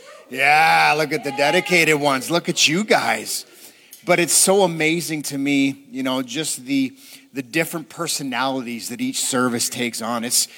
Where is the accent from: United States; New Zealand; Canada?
Canada; Ontario; It was a wintry day, and I grew up in Ontario, and our winters aren't like your winters.